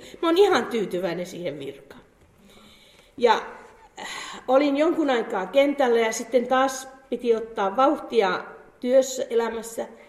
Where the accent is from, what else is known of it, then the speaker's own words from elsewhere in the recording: Pihlajavesi, Central Finland, Finland; No mä oon syntynyt tuolla Pihlajavedellä, eli ei kaukanakaan täältä, mutta kuitenkin Keski-Suomessa. Minulla on ollut koti, rintamamiestila, meitä oli 4 lasta, minä ainoana tyttärenä. Ja kotini on ollut luterilaispohjainen.